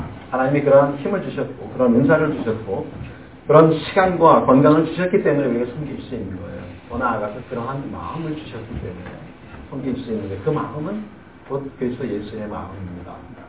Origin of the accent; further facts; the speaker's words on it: South Korea; now in United States; 우리는 여전히 한국 사람입니다.